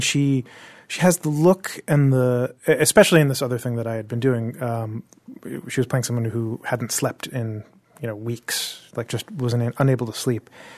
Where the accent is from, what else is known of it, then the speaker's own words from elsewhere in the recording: Delaware, United States; I grew up with Ty in Delaware.